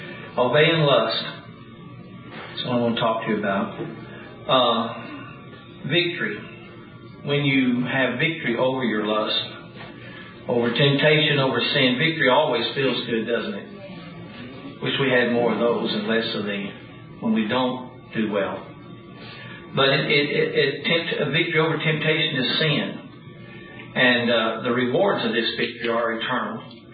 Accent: Dallas, Texas, United States; I went to visit a friend that I grew up with in Dallas.

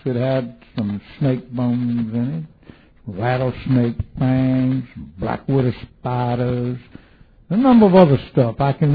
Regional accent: Alabama, United States; I was raised in Alabama, and there was a man who lived down the road from us who was a sorcerer called a hoodoo.

